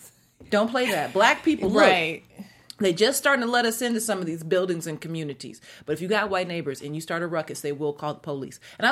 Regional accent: Seattle, Washington, United States; you know, I grew up in Seattle, Washington, and I grew up on Lake Washington. I grew up with having boats and stuff around me. We had the Puget Sound.

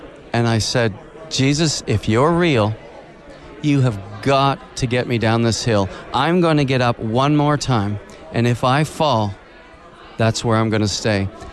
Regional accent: Halifax, Nova Scotia, Canada; I'm from Halifax, Nova Scotia, in Canada.

